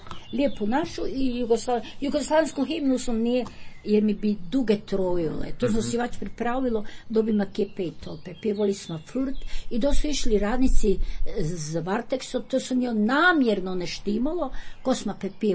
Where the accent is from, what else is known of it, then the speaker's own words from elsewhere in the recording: Bednja, Varaždin County, Croatia; Ja volim, ja sam vam iz Bednje.